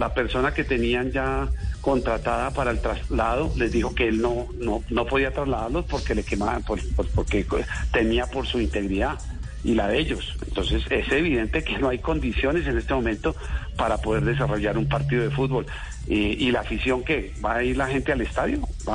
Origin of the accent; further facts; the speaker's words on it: Montería, Córdoba, Colombia; Acuérdense que yo soy de Montería, mi familia es de Montería